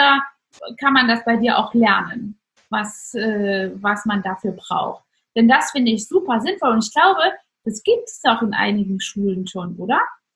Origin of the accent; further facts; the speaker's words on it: East Germany, Germany; Also ich bin aufgewachsen in Ostdeutschland, in der Zeit, wo die Wende war, war ich als schon vorangeschrittener Teenager